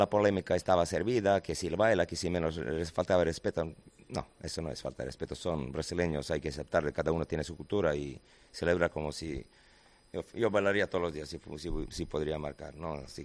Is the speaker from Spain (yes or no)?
yes; Spain; accent: Madrid; Spanish is a second language; de madrileño, luego marbelí.